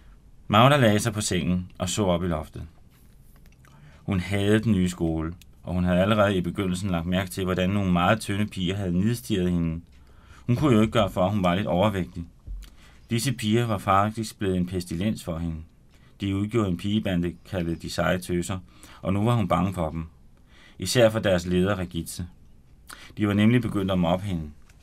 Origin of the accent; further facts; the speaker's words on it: Copenhagen, Capital Region of Denmark, Denmark; also born or lived in Spain; Jeg er vokset op i København, men jeg har også boet i Spanien i 3 år, fordi min mor, hun er fra Spanien